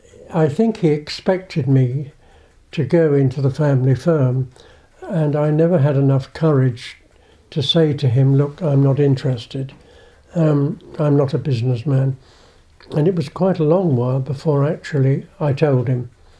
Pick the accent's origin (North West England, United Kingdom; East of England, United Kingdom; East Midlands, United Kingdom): East of England, United Kingdom; Great Yarmouth; born there; I was born in Great Yarmouth in Norfolk